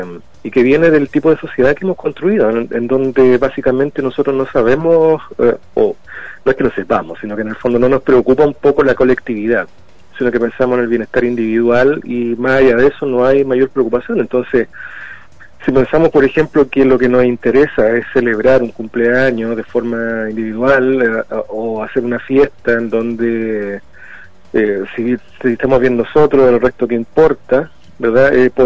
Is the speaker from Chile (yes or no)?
yes; Chile; lo que nos define a nosotros como chilenos